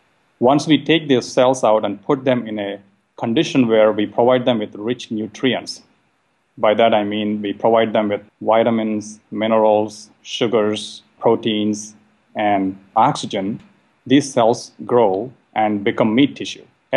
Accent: India; I grew up in a meat-eating family, and I grew up in India.

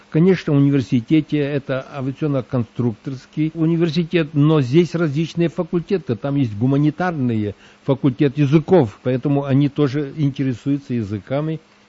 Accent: Zakarpattia Oblast, Ukraine; born there; also born or lived in Prague; Я родился на Подкарпатской Руси, потом учился в русской гимназии в Праге

